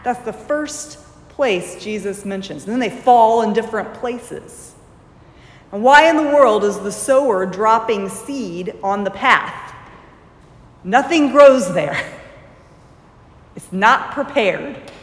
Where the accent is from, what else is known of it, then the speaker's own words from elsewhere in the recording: Franklin, Indiana, United States; many of you know that I grew up in Franklin, Indiana. This is now solidly a suburb of Indianapolis